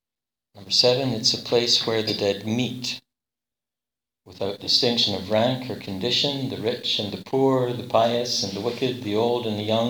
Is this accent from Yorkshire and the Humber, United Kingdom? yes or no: no; Scotland, United Kingdom; And I'm Scottish enough that free access to resources is right up my line.